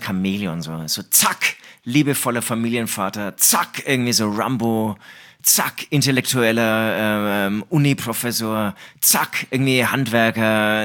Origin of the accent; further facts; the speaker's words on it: Herzogenaurach, Bavaria, Germany; Wie ihr alle wisst, ich komme aus Herzogenaurach